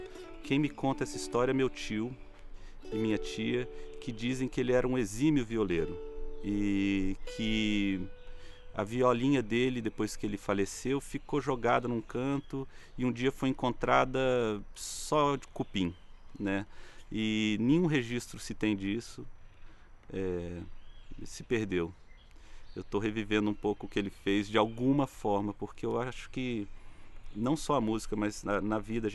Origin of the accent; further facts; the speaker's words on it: Brasília, Federal District, Brazil; Eu nasci em Brasília. Sou brasiliense da Gema. Nasci na Asa Sul de Brasília. E nascido e criado, né? Continuo vivendo aqui